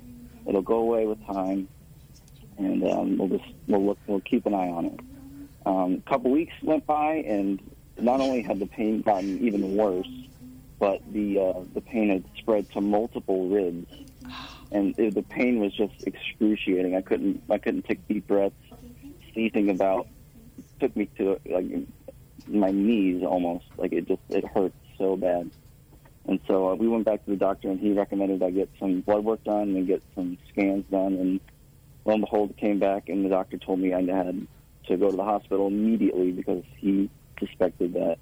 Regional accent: Illinois, United States; It's actually from my hometown in Illinois.

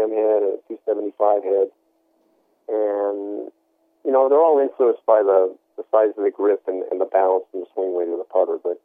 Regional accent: Los Angeles, California, United States; I grew up in Los Angeles, and my father was heavily involved

